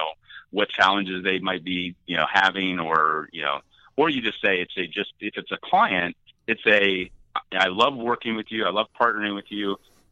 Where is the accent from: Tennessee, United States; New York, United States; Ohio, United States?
Ohio, United States; I love sports, but basketball is my thing. I'm from Ohio, so the Cavs are playing.